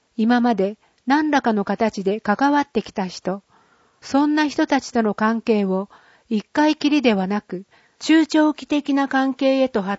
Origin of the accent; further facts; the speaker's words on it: Tokyo, Japan; now in Shiojiri, Japan; 東京で生まれ育った私にとって、日本にこんな素敵な場所があるのかと感動したことを、今でも鮮明に覚えています